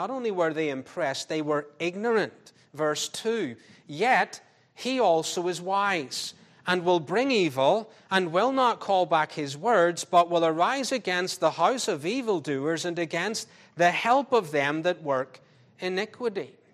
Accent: United Kingdom; I, as a British person

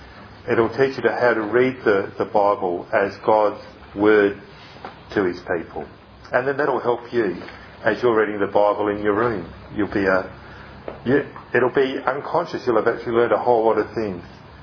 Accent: South Australia, Australia; it really comes out of our heritage as South Australian Christians, we've got a kind of a legalistic edge to our inherited pietistic culture.

